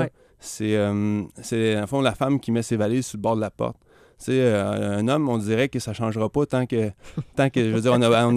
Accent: Quebec, Canada; faut qu'on commence à se lever debout en tant que Québécois, puis il faut qu'on commence à parler fort.

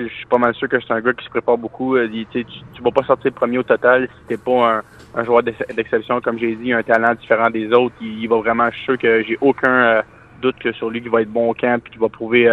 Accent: Montreal, Quebec, Canada; Moi, je grandis dans une ville de hockey. Moi, je suis né à Montréal

